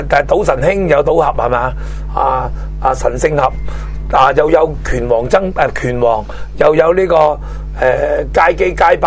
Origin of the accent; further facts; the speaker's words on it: Hong Kong; 普通我哋香港人咧